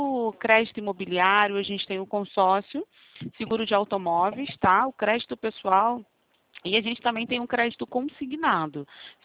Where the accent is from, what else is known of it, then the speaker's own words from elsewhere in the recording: Rio de Janeiro, Brazil; sou do Rio.